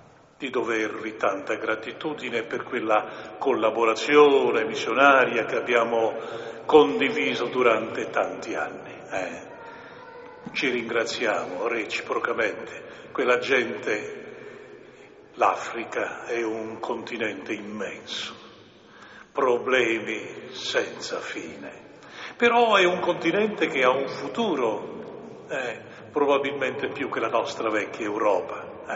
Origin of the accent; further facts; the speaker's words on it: Premariacco, Friuli-Venezia Giulia, Italy; tornando a Premariaco, la mia terra, la mia casa, dove sono partito